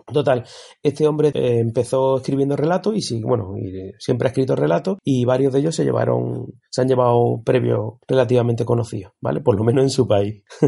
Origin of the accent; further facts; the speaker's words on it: Andalusia, Spain; Yo, como buen andaluz